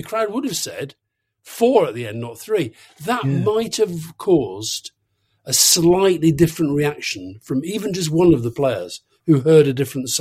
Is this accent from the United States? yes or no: no; Keighley, Yorkshire and the Humber, United Kingdom; I grew up in Keighley in Yorkshire, which is equidistant between Burnley and Leeds.